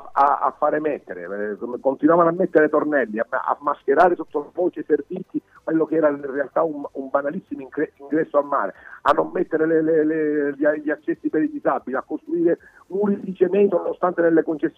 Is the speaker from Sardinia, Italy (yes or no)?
no; Sicily, Italy; Io sono siciliano, io non ho mai pagato per andare al mare.